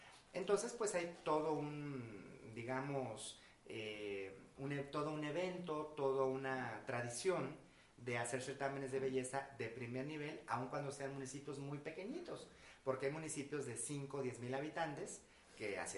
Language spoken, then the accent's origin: Spanish; Guadalajara, Jalisco, Mexico; iniciamos en la ciudad de Guadalajara, soy de Guadalajara, Jalisco.